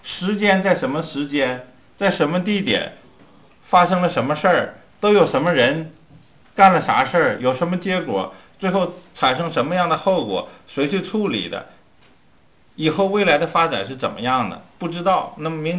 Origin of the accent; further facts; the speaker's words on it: China; 我们中国人呢也好用